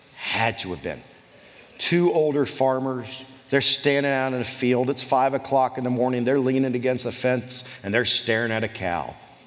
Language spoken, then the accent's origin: English; Ohio, United States; Growing up in Ohio and moving south, the reason I didn't know much different was because they treated me like family from the very first day.